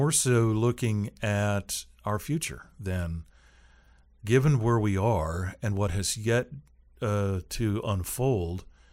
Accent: Seattle, Washington, United States; now in Tallahassee, United States; coming from the Pacific Northwest, I grew up in Seattle in the 60s and 70s.

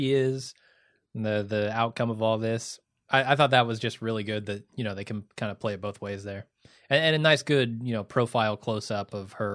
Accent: Midwest, United States; No, I'm only familiar with Chi-Chi's. I'm from the Midwest.

